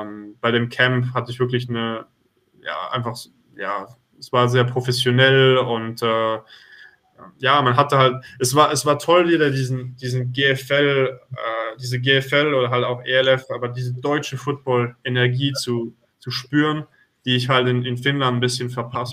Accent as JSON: {"language": "German", "country": "Switzerland", "tie": "born or raised there", "said": "Deutsche, deshalb habe ich die Nationalität, aber geboren bin ich in der Schweiz und auch dort hauptsächlich aufgewachsen."}